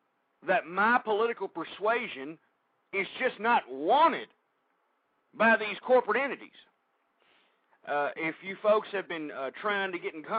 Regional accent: Texas, United States; But I am from Texas, and I know Phil Graham, and he is a true conservative.

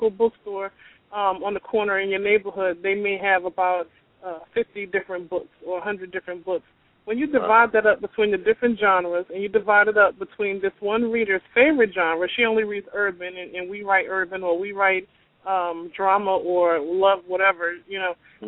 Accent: New Jersey, United States; she was from New York and I was from Jersey. Yeah, we were both black. We both lived in the inner city.

